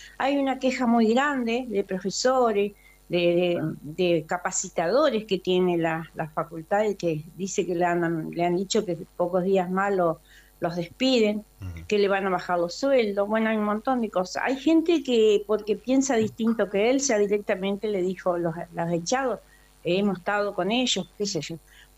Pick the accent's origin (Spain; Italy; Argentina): Argentina; todos los argentinos